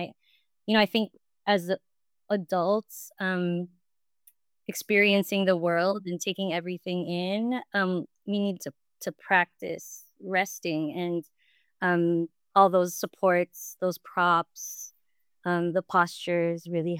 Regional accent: Philippines; I think as a Pinay, as a Filipina, practicing yoga

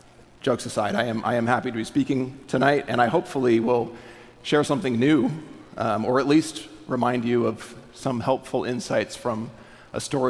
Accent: Alaska, United States; moved away as an adult; now in Tennessee, United States; I'm married. I've got two kids, and we're originally from Alaska. We've been in Tennessee for almost three years now.

